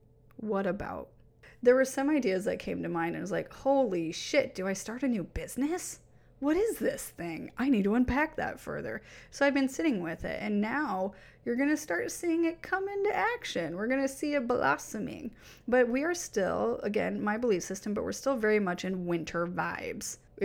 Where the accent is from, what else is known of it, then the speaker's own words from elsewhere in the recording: United States; normally in the culture that I grew up in here in the United States